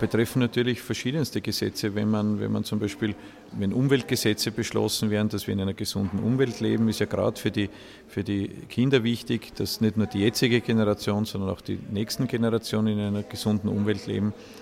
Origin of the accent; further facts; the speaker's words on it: Burgenland, Austria; ich komme aus dem Burgenland